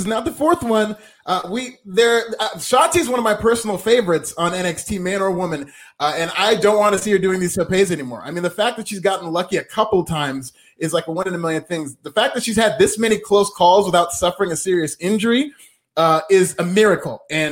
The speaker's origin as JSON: {"language": "English", "country": "Liberia", "said": "I'm from Liberia."}